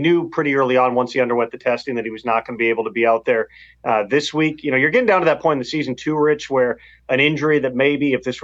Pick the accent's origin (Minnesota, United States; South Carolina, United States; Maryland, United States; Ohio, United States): Minnesota, United States; because you can tell I grew up in Minnesota